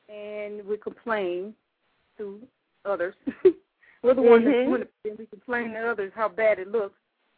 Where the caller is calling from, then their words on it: Ellenwood, Georgia, United States; I'm calling from Ellenwood, Georgia.